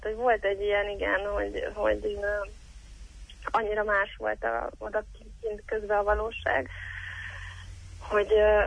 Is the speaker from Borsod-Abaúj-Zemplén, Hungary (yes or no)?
no; Nyíregyháza, Szabolcs-Szatmár-Bereg, Hungary; amikor én gimnazista voltam Magyarországon, abszolút működött a Nyíregyházán, ahol felnőttem